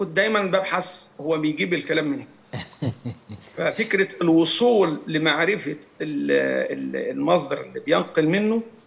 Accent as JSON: {"language": "Arabic", "region": "Monufia Governorate", "country": "Egypt", "said": "الماجستير والدكتوراه أنا محب لبلدي، أنا من المنوفية."}